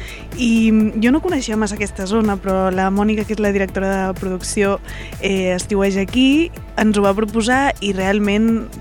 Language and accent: Catalan; Girona, Catalonia, Spain; jo soc de Girona, no? Llavors, clar, el meu imaginari és més la Costa Brava